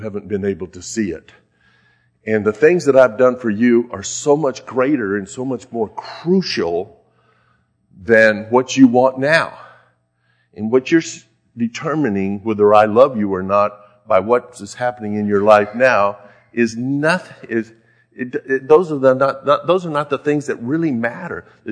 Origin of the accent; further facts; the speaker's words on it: Texas, United States; I am from Texas. And you're brought up to be proud of being born in Texas, to be a Texan.